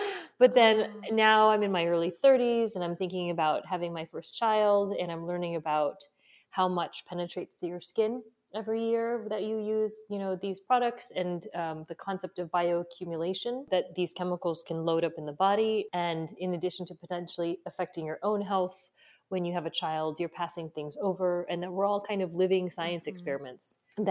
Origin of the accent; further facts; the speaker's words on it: United States; and I'm not Japanese, I'm Taiwanese American, but I ended up in Japan